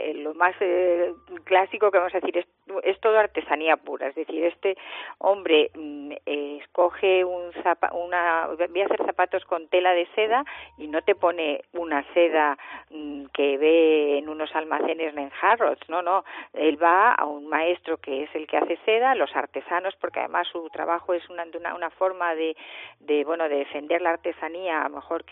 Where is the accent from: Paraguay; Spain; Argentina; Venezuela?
Spain; como yo soy española